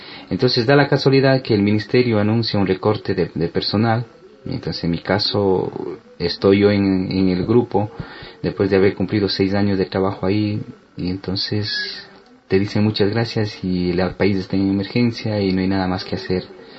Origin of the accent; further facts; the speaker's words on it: Cuenca, Azuay, Ecuador; Entonces quizás esa visión que tenía de mi ciudad, de mi pueblo, me daba de Cuenca, sí, de Cuenca del Austro